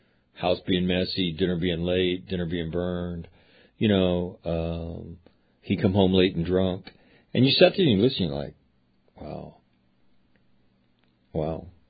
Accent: Guatemala; He's from Puerto Rico. I'm from Guatemala. He's from Honduras.

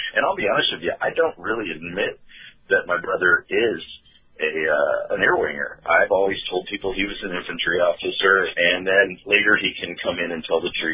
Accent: Scottsdale, Arizona, United States; Born and raised in South Scottsdale, Arizona.

